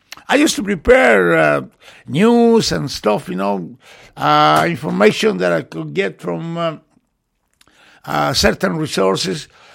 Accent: Chile; Because, as you know, I'm from South America, Chile, and also us being from Chile, man, we're very sociable, very friendly, you know.

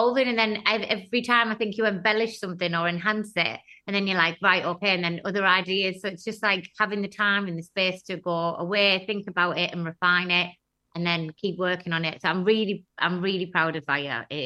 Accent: Teesside, North East England, United Kingdom; I'm from Teesside

